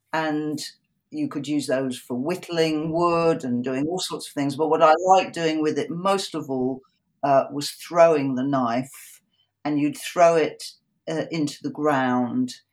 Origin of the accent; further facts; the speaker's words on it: London, United Kingdom; I was growing up in London, but I was growing up Polish. So I lived in a very different world from my English friends.